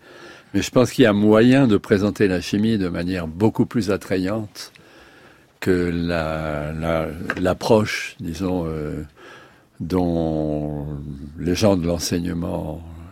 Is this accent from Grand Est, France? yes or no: yes; Strasbourg, Grand Est, France; Je viens de Strasbourg.